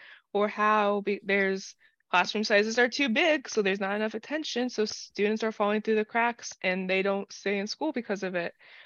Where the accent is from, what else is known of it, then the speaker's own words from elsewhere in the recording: United States; I grew up neurodivergent in the American public school system.